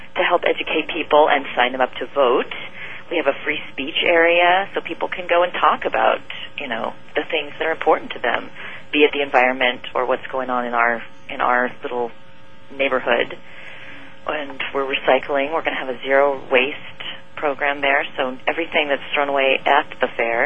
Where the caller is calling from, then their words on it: San Diego, California, United States; I'm calling from San Diego.